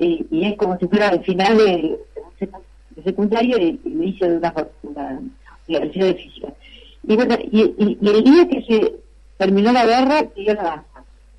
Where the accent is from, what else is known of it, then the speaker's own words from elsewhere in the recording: Corning, New York, United States; born there; Y ahí nací yo, en Estados Unidos, en Corning.